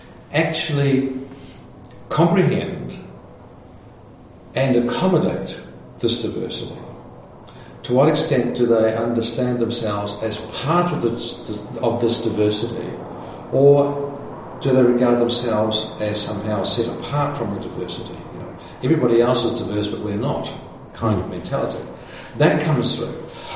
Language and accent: English; New Zealand; when I grew up in New Zealand, where about 80% of the country would have identified as Christian in the 1950s, where you didn't have the presence of other world religions.